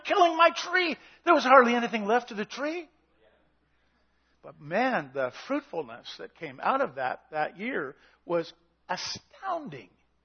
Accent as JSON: {"language": "English", "region": "British Columbia", "country": "Canada", "said": "I come from the Okanagan Valley and orchards, just cover the place, right?"}